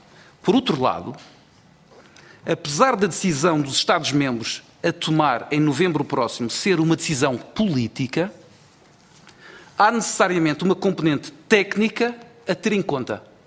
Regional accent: Madeira, Portugal; Sendo eu madeirense, ficaria também muito contente.

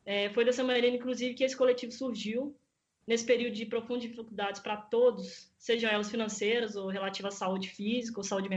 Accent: Brazil; now in Aveiro, Portugal; eu estudo na Universidade de Aveiro, estou no terceiro ano da licenciatura em Engenharia Informática e sou brasileira.

